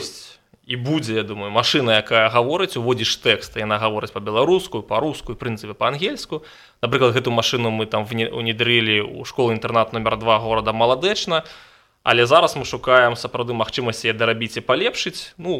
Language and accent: Belarusian; Lida, Grodno Region, Belarus; Я сам з Лідчыны, пахожу, 7 год скончыў беларускамоўнай школы, а пазней вучыўся ў горадзе Лідзе, ў гімназіі нумар 1.